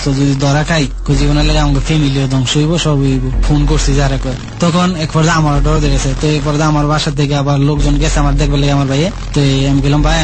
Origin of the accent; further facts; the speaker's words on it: Comilla, Chittagong Division, Bangladesh; আমি তো আসছিলাম কুমিল্লার থেকে আমার একটা চাকরি লাগবে আমার বাড়ি তো কুমিল্লার